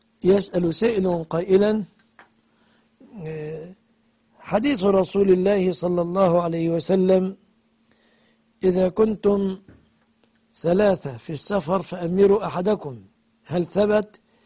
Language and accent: Arabic; Egypt